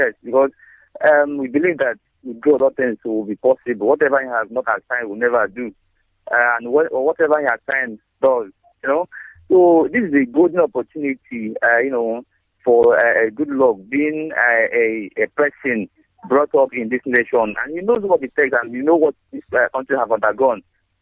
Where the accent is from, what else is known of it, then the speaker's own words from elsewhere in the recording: Ebonyi, Nigeria; I'm calling from Mukwere. I'm from Onitsha Ebonyi, Tiebo, precisely in Wago, in Onitsha Ebonyi State, Biafra land.